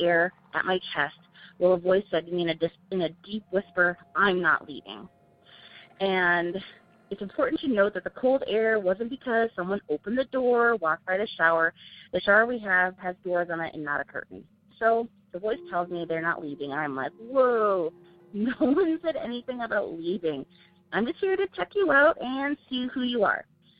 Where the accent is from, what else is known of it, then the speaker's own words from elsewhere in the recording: Sioux Falls, South Dakota, United States; I am from Sioux Falls, South Dakota.